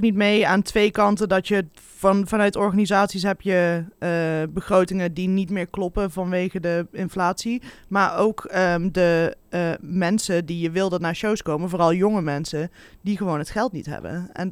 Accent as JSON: {"language": "Dutch", "region": "Limburg", "country": "Netherlands", "said": "Ik ben een Limburger."}